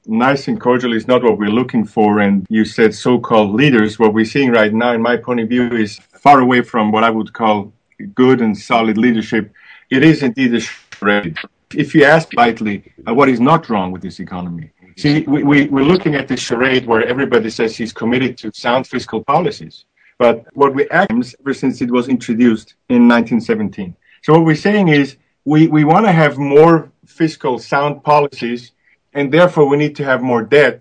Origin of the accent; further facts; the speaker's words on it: Austria; moved away as an adult; now in United States; I grew up in Austria and went to school there and university. My PhD there, went back for another PhD and started teaching in Austria